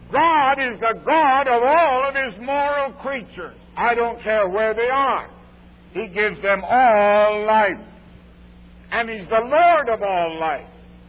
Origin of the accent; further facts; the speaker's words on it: Canada; which I often refer to being a Canadian, of the disintegration and the deterioration and the dissipation of the British Empire in my lifetime.